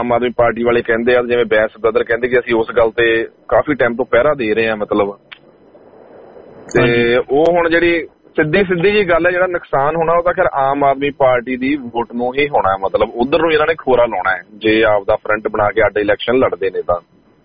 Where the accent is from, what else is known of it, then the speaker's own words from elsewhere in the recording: Haryana, India; even ਕਿ ਮੈਂ ਹਰਿਆਣੇ ਤੋਂ ਹਾਂ, ਬਟ ਸਾਰੀਆਂ ਰਿਸ਼ਤੇਦਾਰੀਆਂ ਪੰਜਾਬ ਚ ਨੇ